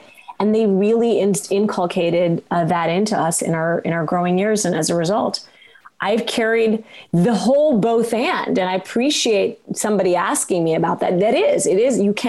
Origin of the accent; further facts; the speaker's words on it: Kalamazoo, Michigan, United States; born there; And when I was two, I was born in Kalamazoo, Michigan. That's a long story, but they did end up in Kalamazoo. They were both academics. And we ended up in Kalamazoo, Michigan.